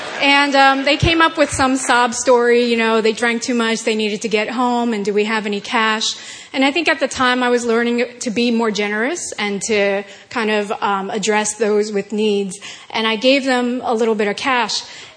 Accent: Newton, Massachusetts, United States; So we're from Newton. We attend Watertown campus.

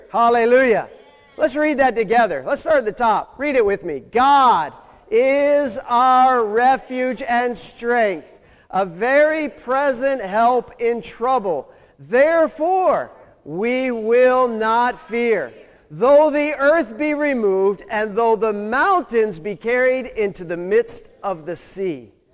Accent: United States; Now listen, I'm a patriot. I'm an American. I'm a veteran.

